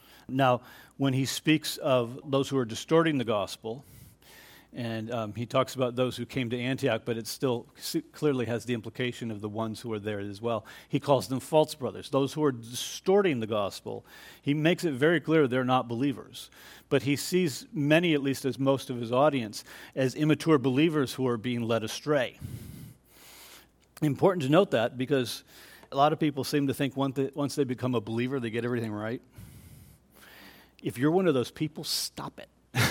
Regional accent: Canada; That's how you can catch the Canadian there. So evidently I'm getting a Canadian gospel now.

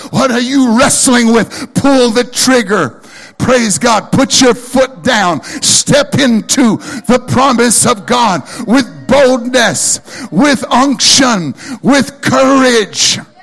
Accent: Wisconsin, United States; I'm from Wisconsin. Figure it out.

